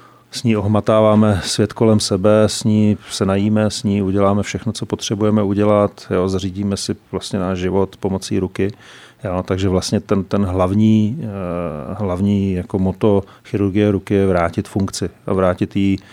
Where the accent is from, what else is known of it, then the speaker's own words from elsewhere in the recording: Liberec Region, Czechia; protože jsem původem vlastně z Krkonoš